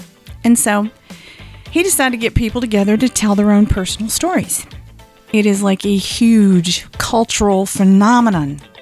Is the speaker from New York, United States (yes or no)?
no; Georgia, United States; George Dawes Green was from Georgia. And I'm from Georgia.